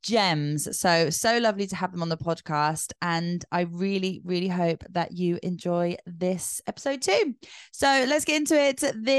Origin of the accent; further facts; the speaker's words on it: Ibiza, Balearic Islands, Spain; also born or lived in United Kingdom; what I've been used to growing up in Ibiza or in the UK.